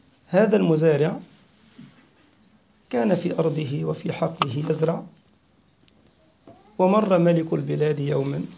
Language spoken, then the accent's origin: Arabic; Egypt; طبعا كان قديما عندنا في مصر هي من المملكة القرش